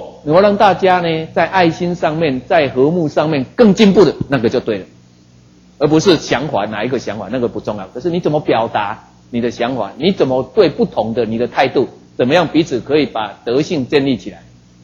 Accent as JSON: {"language": "Chinese", "country": "Taiwan", "accent": "Taiwanese", "said": "我讲台语讲得很好，国语就讲得不太好"}